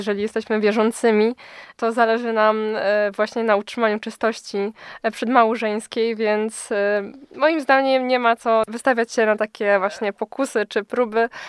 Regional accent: Żyrardów, Masovian Voivodeship, Poland; Tak, tak, jestem z Żyrardowa dokładnie. A. Pozdrawiam moje miasto.

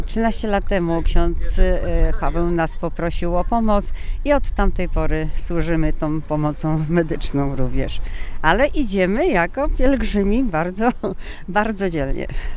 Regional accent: Wrocław, Lower Silesian Voivodeship, Poland; I w ogóle jesteśmy z Wrocławia z koleżanką

